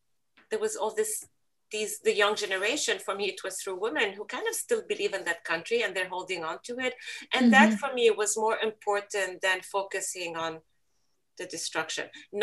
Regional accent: Lebanon; I'm a woman from the Middle East, and I've never felt oppressed or like a second-class citizen growing up in Lebanon.

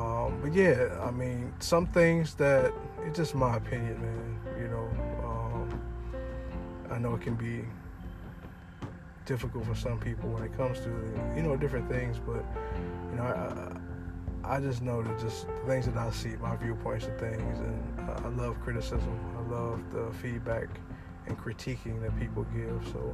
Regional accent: Ohio, United States; In my hometown of Ohio, they are doing a shutdown from now until April 6th.

